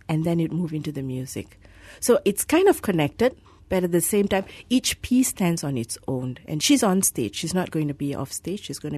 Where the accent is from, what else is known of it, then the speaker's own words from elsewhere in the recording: Malaysia; I actually, as a Malaysian, I question many things. I love this country. I love being here.